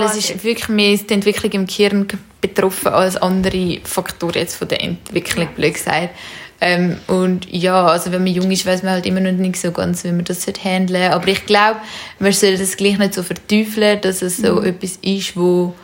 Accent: Zurich, Switzerland; wir sind ja in Zürich aufgewachsen

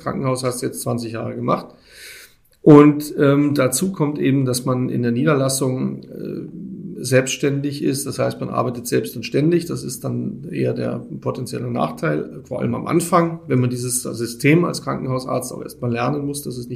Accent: Berlin, Germany; accent: Bavarian; also born or lived in Munich; Ansonsten, ich bin in Berlin aufgewachsen, habe hier einige Jahre verbracht. Bin dann nach Baden-Württemberg gezogen, aufgrund des Berufs meines Vaters

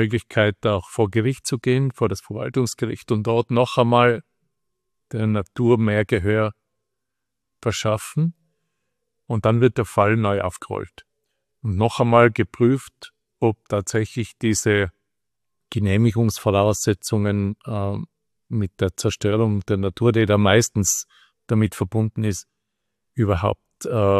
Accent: Tyrol, Austria; Und wir haben, was die meisten Menschen bei uns in Tirol gar nicht wissen

